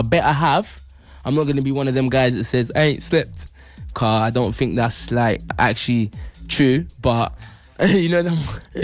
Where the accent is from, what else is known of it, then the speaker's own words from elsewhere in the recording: London, United Kingdom; And I'm still technically from London, but I'm an up north MC.